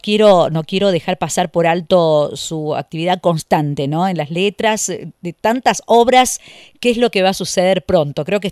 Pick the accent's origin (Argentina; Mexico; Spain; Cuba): Argentina; como seres que vivimos en este sistema democrático, como argentinos